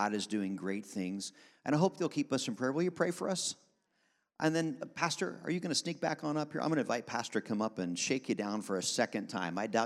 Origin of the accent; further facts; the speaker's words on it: Pennsylvania, United States; But growing up outside of Philadelphia in a great church like this